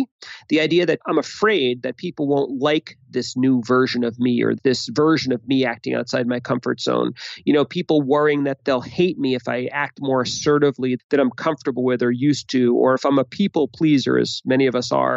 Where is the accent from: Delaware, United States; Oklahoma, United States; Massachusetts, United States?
Massachusetts, United States; Boston; I'm from Boston.